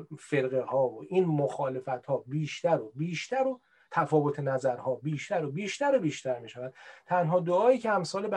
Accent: Iran; ما ایرانی هستیم، عرب نیستیم و قرآن رو به عنوان کتاب هدایتمون پذیرفتیم. تاریخ ما رو مسلمان کرده

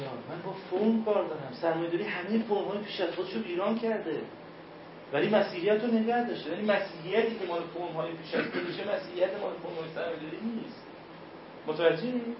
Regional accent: Kermanshah, Iran; ولی من میرم، من کرمانشاهیم، شهر من کرمانشاه یه شهر بسیار بسیار عجیبیه

